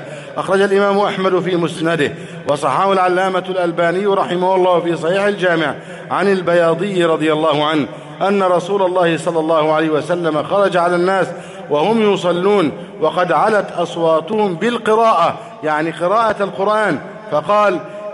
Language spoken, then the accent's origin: Arabic; Egypt; اللهم احفظ بلدنا مصر أمنا أمانا